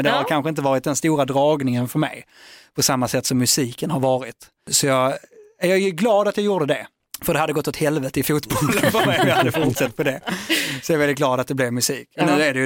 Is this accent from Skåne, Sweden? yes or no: yes; Malmö, Skåne, Sweden; Är från Malmö. Ja. Malmö, born and raised, skånsk som ingen annan.